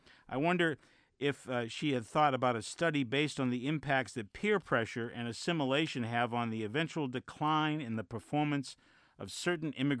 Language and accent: English; Mount Washington, United States; I was born and raised in Mount Washington by the county line with a big yard and a big house.